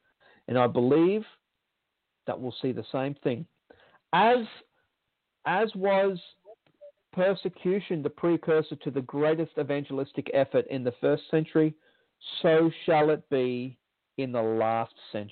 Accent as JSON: {"language": "English", "country": "Australia", "said": "And this is a major concern for me being an Australian, because China has been very, very, very belligerent."}